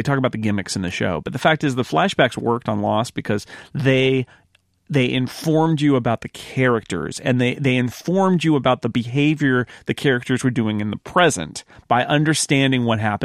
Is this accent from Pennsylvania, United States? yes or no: no; California, United States; He's from my hometown, in fact, Mike. Mike is an original 209er.